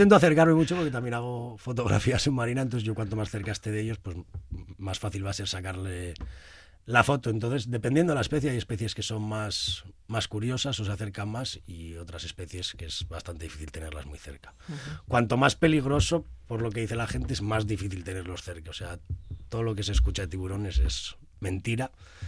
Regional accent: Vitoria, Basque Country, Spain; Coño, yo también soy de Vitoria

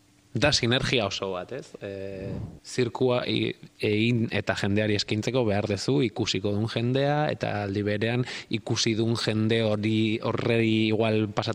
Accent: Zarautz, Basque Country, Spain; ni zarauztarra naiz, eta hemen Gipuzkoan ontara dedikatzeko

